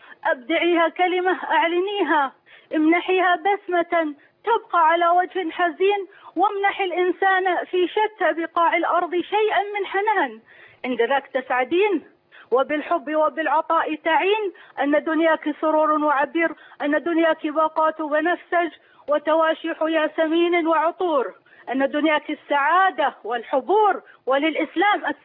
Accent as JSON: {"language": "Arabic", "country": "Saudi Arabia", "said": "أنا شاعرة من السعودية."}